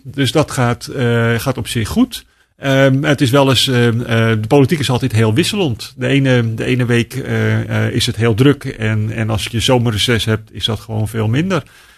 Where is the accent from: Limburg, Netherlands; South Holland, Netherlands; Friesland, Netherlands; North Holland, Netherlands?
North Holland, Netherlands; Oostzaan; born there; Nee, ik ben geboren in Ozaan, net boven Amsterdam.